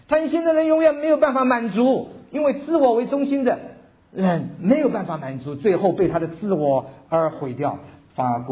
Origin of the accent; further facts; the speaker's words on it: Taiwan; 我们从台湾来的，我的年纪都知道